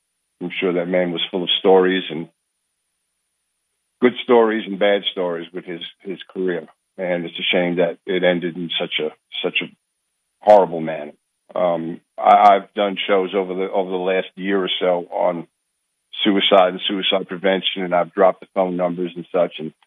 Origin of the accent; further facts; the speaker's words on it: Chattanooga, Tennessee, United States; I've been down here 20 years, and people keep asking me where I'm from, and I tell them I'm from Chattanooga, and they say, no, before.